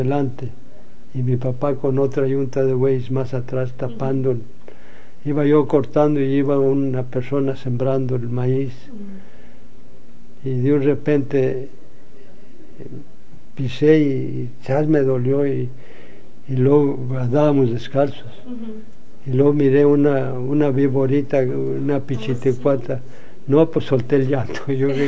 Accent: San Juan de los Lagos, Jalisco, Mexico; now in California, United States; Pero tenía como 8 años cuando nos fuimos para San Juan de los Lagos, también a un rancho. Y ya me nombro de San Juan de los Lagos, ahí me crié, pues.

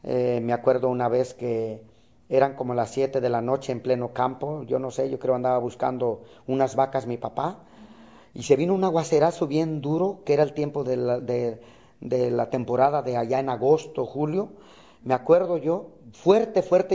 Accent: Cuernavaca, Morelos, Mexico; todos esos 6 años yo ya crecí en Cuernavaca, Morelos, ya una ciudad ya muy cambiante para mí, que viniéndome de un monte al pueblo y del pueblo a una ciudad

